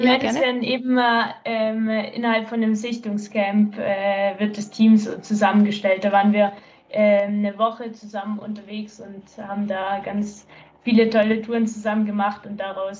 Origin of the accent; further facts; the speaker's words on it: Baden-Württemberg, Germany; Ich bin in der Nähe von Stuttgart aufgewachsen.